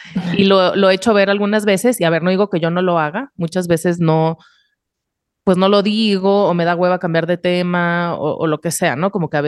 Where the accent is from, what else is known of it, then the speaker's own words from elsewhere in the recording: Guadalajara, Jalisco, Mexico; now in Mexico City, Mexico; Cuando llegué a Ciudad de México, después de haber vivido toda mi vida en Guadalajara